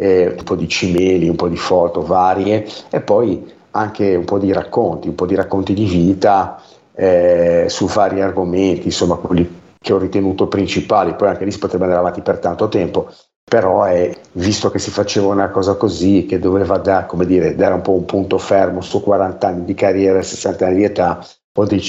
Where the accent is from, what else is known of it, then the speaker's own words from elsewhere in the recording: Genoa, Liguria, Italy; in realtà da genovese ovviamente l'ho fatto tramite raccolta fondi